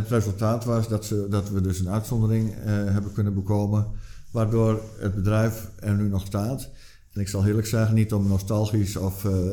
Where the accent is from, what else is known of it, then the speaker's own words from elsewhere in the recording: Netherlands; moved away as an adult; now in Brussels, Belgium; Nee, ik ben al vanaf mijn 22, 23 ben ik vertrokken uit Nederland naar Brussel.